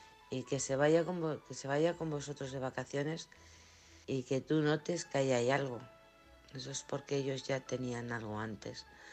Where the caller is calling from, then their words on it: Alcorcón, Community of Madrid, Spain; de Alcorcón.